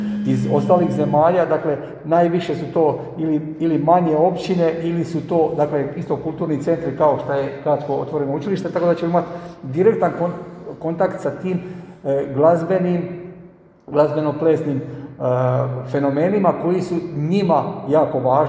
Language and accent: Croatian; Croatia; koje mi kao narod Hrvati baštinimo na ovim prostorima